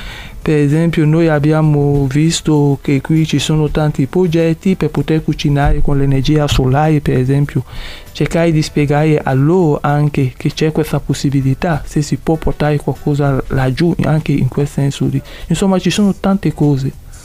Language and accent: Italian; Mali; vengo dal Mali.